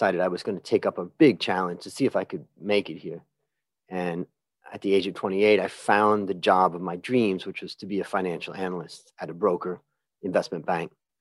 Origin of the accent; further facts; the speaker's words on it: Ohio, United States; now in Bangkok, Thailand; But if I go back in time, I grew up in Ohio in America.